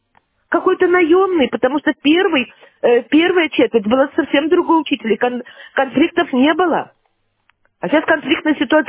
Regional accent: Saint Petersburg, Russia; И я коренная ленинградка, если честно.

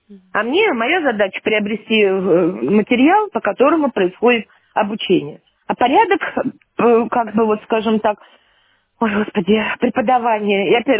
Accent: Saint Petersburg, Russia; И я коренная ленинградка, если честно.

